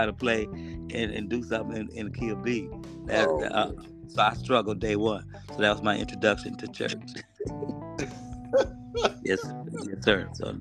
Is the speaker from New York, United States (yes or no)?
no; Portland, Oregon, United States; Originally, I'm from Portland, Oregon. They have black people out there. I'm from Portland, Oregon.